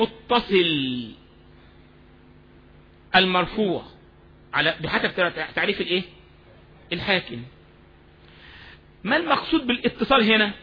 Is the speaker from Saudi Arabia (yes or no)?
no; Egypt; انت احنا عندنا في مصر كلمة مبسوط يعني ايه؟